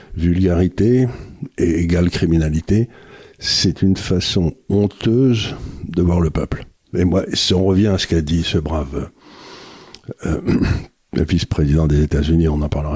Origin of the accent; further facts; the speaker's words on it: Gascony, France; je connaissais des gens très très très pauvres quand j'étais jeune en Gascogne ou n'importe où